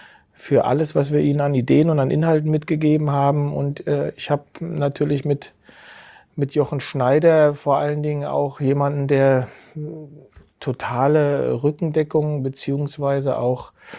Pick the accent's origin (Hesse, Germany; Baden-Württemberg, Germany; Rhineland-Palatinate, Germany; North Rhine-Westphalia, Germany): Hesse, Germany; Trebur; Und dann aufgewachsen auf der Hessenau. Das ist 5 Kilometer von Geinsheim. In Geinsheim habe ich Fußball gespielt und bin zur Grundschule gegangen. Und die Hessenau ist ein Ortsteil der Großgemeinde Trebur, wo Geinsheim auch ein Teil davon ist.